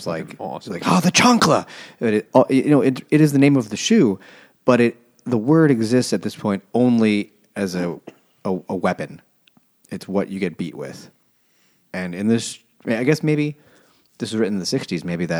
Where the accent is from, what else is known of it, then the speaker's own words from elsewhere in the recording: Queens, New York, United States; I mean, I'm from Queens, so I like knew a lot of fucking Hispanic kids.